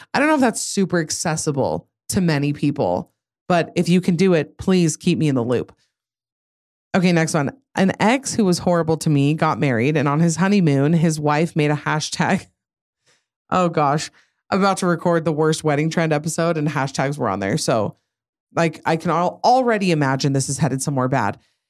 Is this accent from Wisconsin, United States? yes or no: no; Idaho, United States; I'm from Idaho and it froze that night.